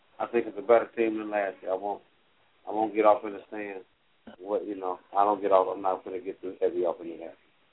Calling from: Cleveland, Ohio, United States; I'm calling from Cleveland, Ohio.

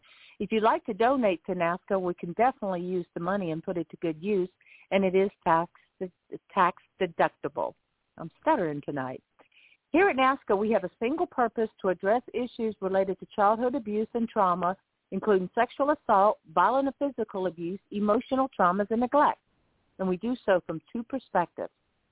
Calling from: Lighthouse Point, Florida, United States

